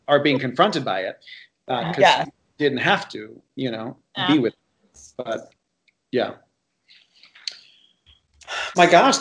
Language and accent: English; Miami, Florida, United States; one of the privileges of growing up in Miami for me is somebody who's Cuban and also has Spanish origin